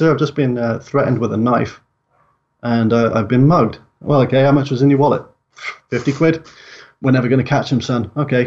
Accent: Yorkshire and the Humber, United Kingdom; I'm from the working class myself. My accent's changed a lot from my days in a Yorkshire mining town, but I grew up in a council estate. I'm from a single parent family.

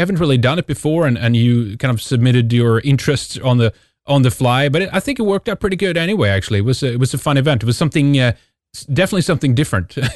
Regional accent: Sweden; from Sweden, and we have headquarters in the land of the Goths, in Scandinavia

